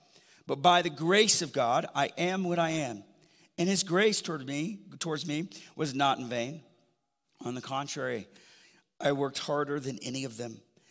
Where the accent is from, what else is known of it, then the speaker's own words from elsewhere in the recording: Alabama, United States; But I'm from the South, from Alabama. Roll Tide.